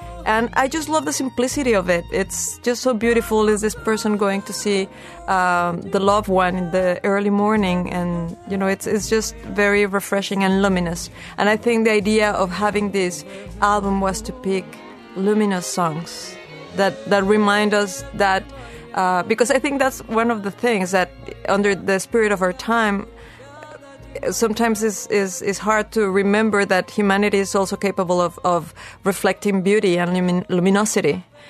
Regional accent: Mexico City, Mexico; now in New York, United States; I'm a singer, and I'm from Mexico City, and I live in New York.

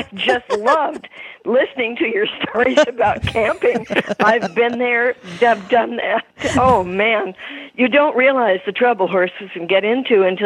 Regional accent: Washington, United States; I pointed out that I grew up in Puget Sound, on Puget Sound.

